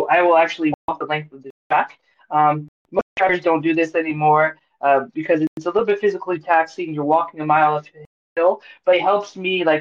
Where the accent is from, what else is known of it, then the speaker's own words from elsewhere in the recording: Georgia, United States; So I grew up a softball player. I grew up in Georgia, so I thought I'd go to Summer Olympics.